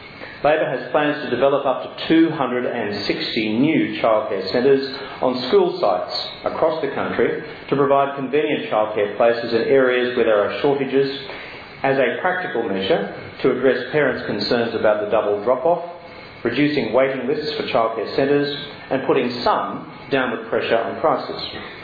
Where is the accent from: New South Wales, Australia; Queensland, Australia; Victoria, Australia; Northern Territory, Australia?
Queensland, Australia; In my home state of Queensland